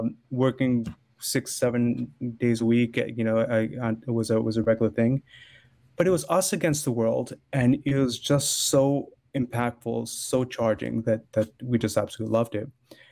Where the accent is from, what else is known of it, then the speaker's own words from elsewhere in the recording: Southington, Connecticut, United States; I grew up in Southington and I always felt like I was sitting on the sidelines watching the parade go by, right?